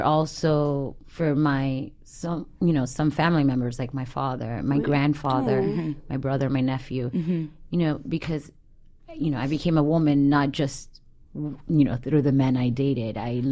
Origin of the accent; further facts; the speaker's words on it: Miami, Florida, United States; I grew up in Miami.